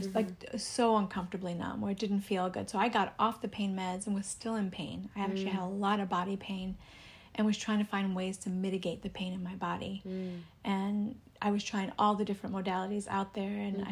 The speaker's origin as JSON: {"language": "English", "region": "New York", "country": "United States", "tie": "born or raised there", "moved": "yes", "lives_now": "Los Angeles, United States", "said": "growing up in New York, I was never intrigued to come here."}